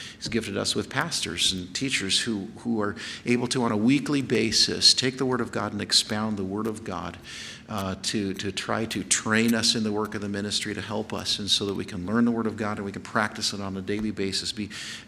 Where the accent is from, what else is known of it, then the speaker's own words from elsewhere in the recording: Rock Springs, Wyoming, United States; the pastor that I had all growing up in Rock Springs, Wyoming, I was the first baby born in Grace Baptist Church in Rock Springs, Wyoming.